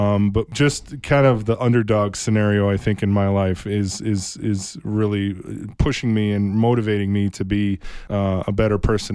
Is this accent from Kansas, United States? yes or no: no; Tucson, Arizona, United States; I was born and raised here in the city of Tucson. I was born at Tucson Medical Center.